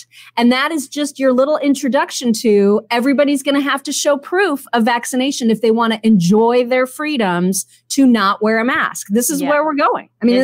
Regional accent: United States; No, there is no rule. I am an American.

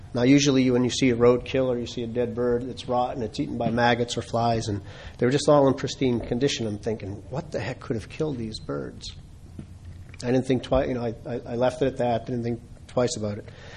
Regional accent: Boston, Massachusetts, United States; I mean, I grew up in Boston. We used to run behind the pesticide trucks spraying DDT, right?

